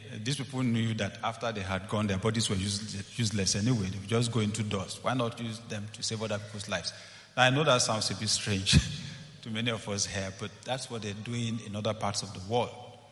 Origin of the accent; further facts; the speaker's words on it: Nigeria; As a Nigerian, that's a bit foreign to me.